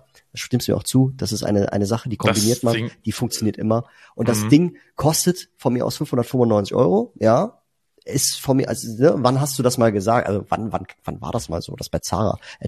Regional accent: Italy; Ja, ich bin ja Italiener, also ich wohne ja in Italien

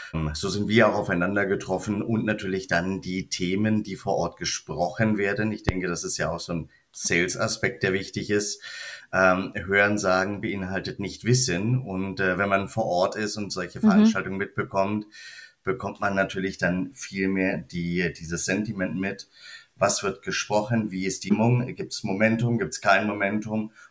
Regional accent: Berlin, Germany; now in Frankfurt, Germany; ich komme ursprünglich aus Berlin. Ich würde es eher andersrum sehen. Also ich bin gebürtiger Berliner und bin seit 10 Jahren in Frankfurt.

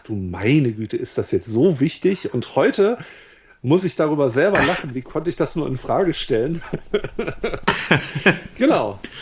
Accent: Wolfsburg, Lower Saxony, Germany; now in Hamburg, Germany; das Ding ist, Herkunft geht vor Heimat, also muss Wolfsburg wohl gewinnen

